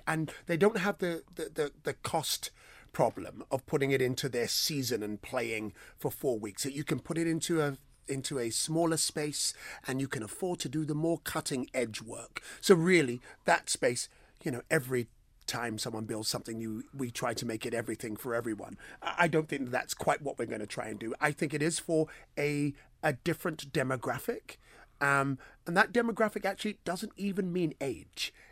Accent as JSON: {"language": "English", "country": "United Kingdom", "lives_now": "United States", "said": "I probably sound a bit like this because I'm British"}